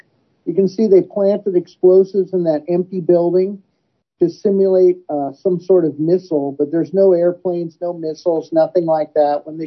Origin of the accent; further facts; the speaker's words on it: United States; And, you know, as an American, that's very concerning to me